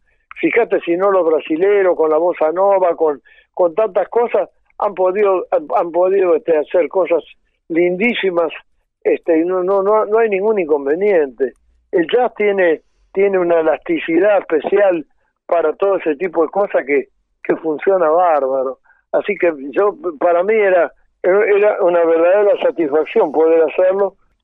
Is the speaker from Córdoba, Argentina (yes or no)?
no; Concordia, Entre Ríos, Argentina; Yo lo escuchaba en mi pueblo, en Concordia